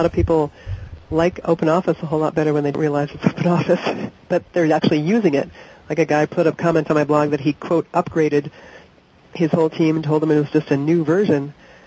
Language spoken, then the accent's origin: English; Montana, United States; Well, I mean, in my hometown, I mean, semi-hometown, Northwest Montana library